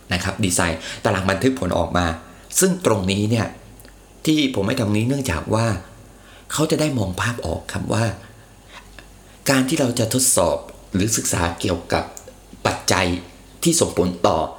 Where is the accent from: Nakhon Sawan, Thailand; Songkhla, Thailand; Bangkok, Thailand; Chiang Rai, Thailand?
Songkhla, Thailand; ชายหาดของหาดสมิลาจังหวัดสงขลาบ้านเกิดผมเลย